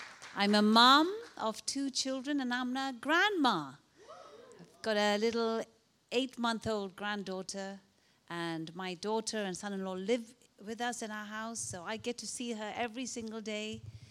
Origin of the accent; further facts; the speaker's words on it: Malaysia; also born or lived in India; I was born in Malaysia. I grew up in Malaysia and India. So I'm South Indian.